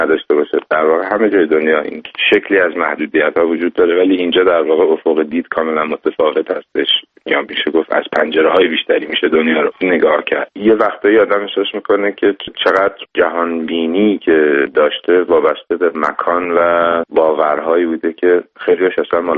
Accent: Iran; moved away; من وقتی از ایران خارج شدم اومدم اینجا

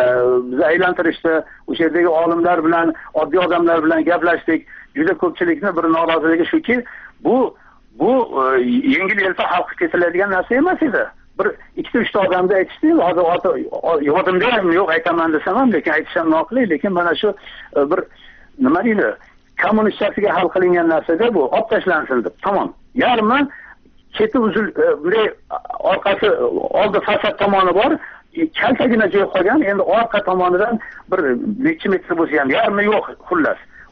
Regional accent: Kokand, Fergana Region, Uzbekistan

